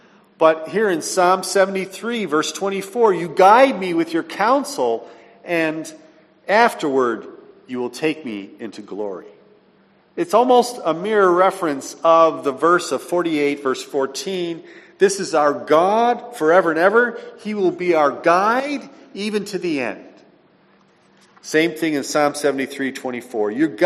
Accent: Guam; We love going, traveling around and saying we're from Guam.

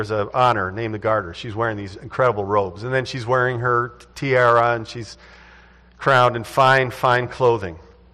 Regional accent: Rochester, New York, United States; born there; I was born there in Rochester General Hospital, delivered by a Dr. Cry.

